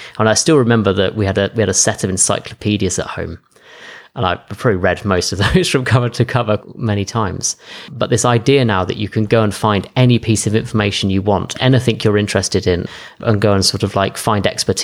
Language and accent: English; England, United Kingdom; So I grew up in the middle of England.